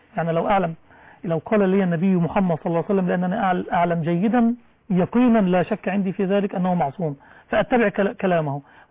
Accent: Mansoura, Dakahlia, Egypt; هذا عندنا في المنصورة

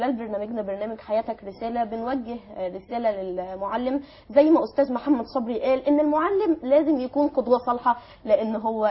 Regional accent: Egypt; احنا اكيد عندنا في مصر وزاره التربيه والتعليم

